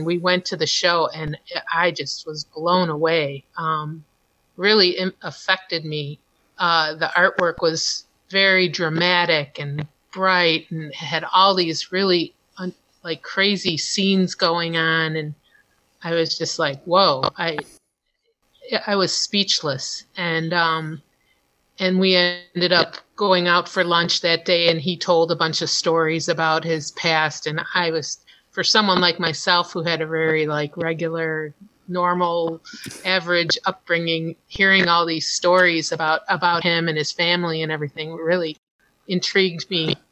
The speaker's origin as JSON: {"language": "English", "town": "Dalton", "region": "Illinois", "country": "United States", "tie": "born or raised there", "said": "I grew up in Dalton on the south side of Chicago in a suburb, and I very uneventful childhood compared to Tom's."}